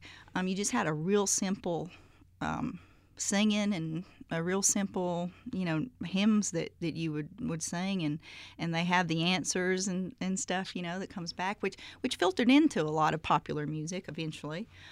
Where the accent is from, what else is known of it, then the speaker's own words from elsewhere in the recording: Alabama, United States; I was born in Birmingham, but I grew up about not even in a small town. My town was about north of Birmingham, but I actually lived 20 minutes.